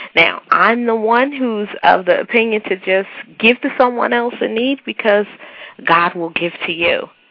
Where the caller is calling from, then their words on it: Newark, New Jersey, United States; And I'm calling in from Newark, New Jersey.